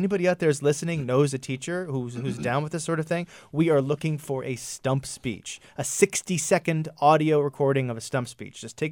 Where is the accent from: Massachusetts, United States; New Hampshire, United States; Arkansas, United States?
New Hampshire, United States; I grew up in New Hampshire, and as a kid, there was one student of color in my entire school, at Merrimack Valley School, when I was there in 1991.